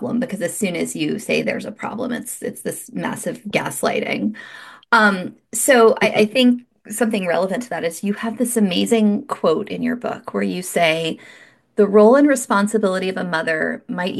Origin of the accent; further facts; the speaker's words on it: United States; I may just feel this way because I'm an American